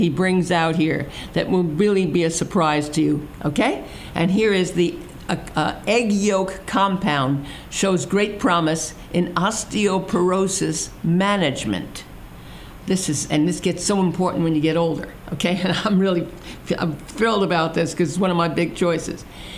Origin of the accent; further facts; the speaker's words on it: Brooklyn, New York, United States; And I'm from Brooklyn, so I talk like that, okay?